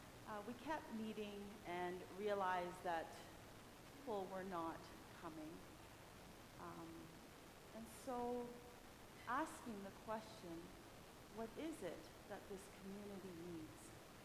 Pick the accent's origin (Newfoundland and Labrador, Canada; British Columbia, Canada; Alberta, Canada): Alberta, Canada; Calgary; came from Edmonton to Calgary, but Calgary is my hometown where I grew up.